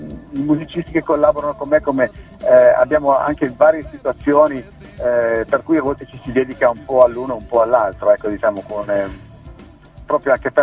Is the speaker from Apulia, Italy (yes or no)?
no; Piedmont, Italy; accent: Langhe dialect; che è del Piemonte meridionale, come sono io, e quindi questo è un po' il nostro dialetto un po' della zona delle Langhe, cosiddetto.